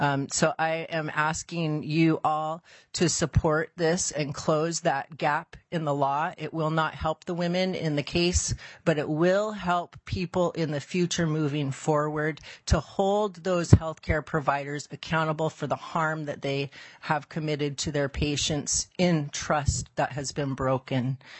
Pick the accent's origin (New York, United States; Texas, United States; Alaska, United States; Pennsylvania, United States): Alaska, United States; Juneau; I was born and raised here in Juneau, one block up from the state capitol building, and I used to play in the parking lot as a child.